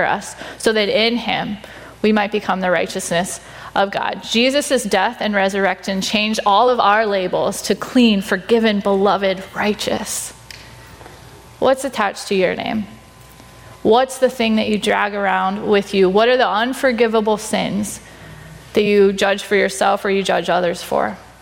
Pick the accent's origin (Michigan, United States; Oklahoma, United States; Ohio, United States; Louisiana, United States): Ohio, United States; now in Duluth, United States; And my husband and I ended up moving to Duluth. And he's from here. I'm from Ohio, which is where we met.